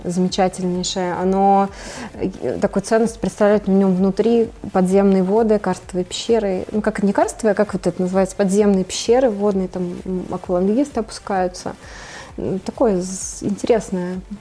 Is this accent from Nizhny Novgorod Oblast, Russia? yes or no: yes; Nizhny Novgorod Oblast, Russia; also born or lived in Uralsk, Kazakhstan; Я родилась в Казахстане. Вот рядом, с городом Уральск. И там жила до первого класса. У меня там бабушка, дедушка. И потом родители мои переехали в Россию, сюда, в Нижегородскую область, соответственно.